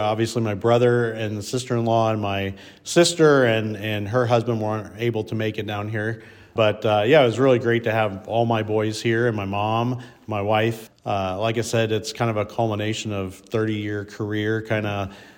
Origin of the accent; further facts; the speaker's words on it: Varina, Iowa, United States; So I grew up in Northwest Iowa in a little town called Verina. Okay. It's about 15 miles straight east of Storm Lake, where everybody would know.